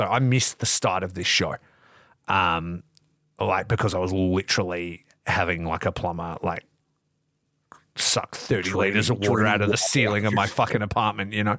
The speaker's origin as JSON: {"language": "English", "country": "Australia", "said": "Absolutely. That's part of being Australian. You can't have anything cool."}